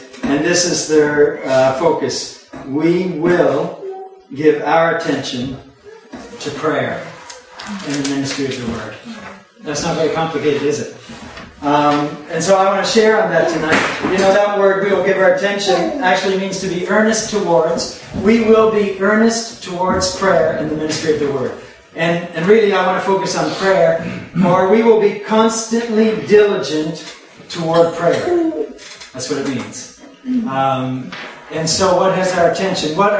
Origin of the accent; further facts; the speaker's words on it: Margaree Valley, Nova Scotia, Canada; I'm from Margaree Valley. And Tracy and I and our family have been there for the last 12 years.